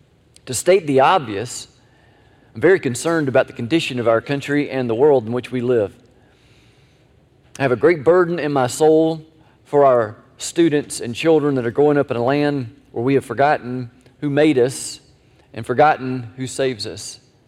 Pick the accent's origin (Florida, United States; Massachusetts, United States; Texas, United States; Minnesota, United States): Florida, United States; Tallahassee; also born or lived in Jacksonville / New York; I was born in Jacksonville, Florida, lived for a short time in New York, grew up in Tallahassee, and have called this home for nearly 27 years